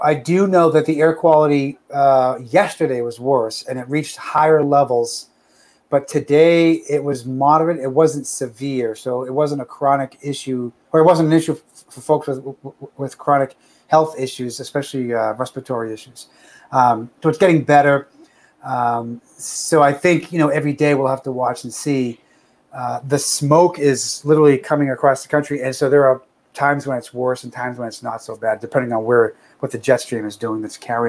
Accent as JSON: {"language": "English", "region": "New Hampshire", "country": "United States", "tie": "born or raised there", "said": "I grew up in New Hampshire, and I've only been to Lake Winnipesaukee probably 3 times in my life."}